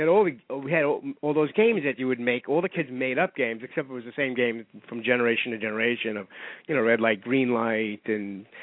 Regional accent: New York City, New York, United States; No, I grew up in Bayside, Queens

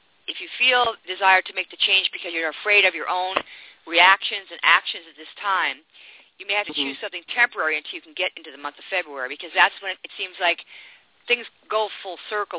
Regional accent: New England, United States; And I know that in New England, because I was born and raised in New England, it's kind of hard to get you out of that house.

